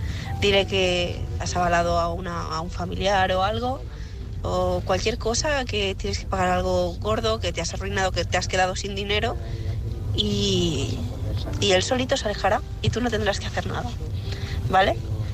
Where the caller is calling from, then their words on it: Barcelona, Catalonia, Spain; Hola, buenas. Yo soy una corresponsal de Barcelona.